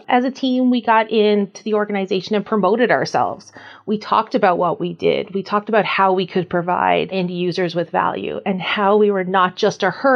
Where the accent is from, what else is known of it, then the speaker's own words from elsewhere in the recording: Newfoundland and Labrador, Canada; moved away as an adult; I hail from Newfoundland, so right on the east coast of Canada, and myself and my now husband moved here to Alberta in 2004.